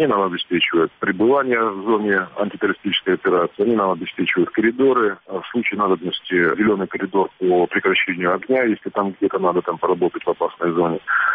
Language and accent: Russian; Kyiv, Ukraine; что мы из Киева